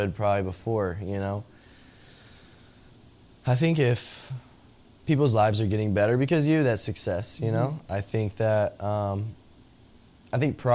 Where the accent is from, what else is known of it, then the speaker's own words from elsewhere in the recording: Texas, United States; And I'm from Texas